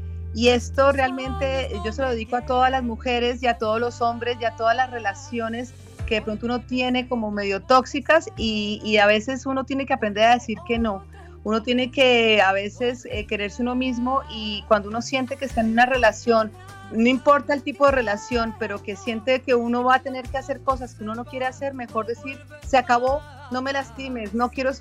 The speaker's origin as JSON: {"language": "Spanish", "country": "Colombia", "moved": "yes", "said": "es mi gente, es mi patria, y aunque yo ya me fui hace muchos años, pues sigo siendo súper colombiana."}